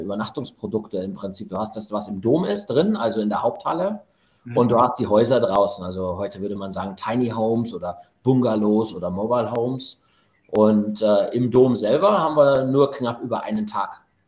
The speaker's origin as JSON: {"language": "German", "town": "Munich", "region": "Bavaria", "country": "Germany", "said": "Und ich komme ursprünglich auch aus München."}